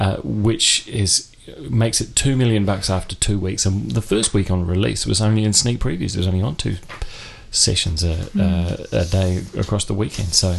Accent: New Zealand; it's part of being Kiwi now. You know, like boy did that. Yeah, boy did that a few years ago, and it's been a while since we've had a New Zealand film

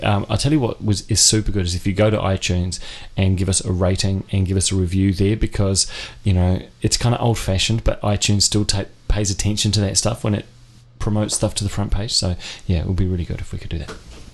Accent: New Zealand; it's part of being Kiwi now. You know, like boy did that. Yeah, boy did that a few years ago, and it's been a while since we've had a New Zealand film

